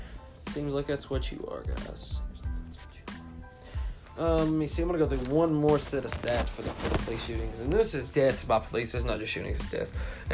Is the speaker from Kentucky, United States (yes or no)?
yes; Kentucky, United States; I'm from Kentucky, so you know a lot of Kentucky basketball games.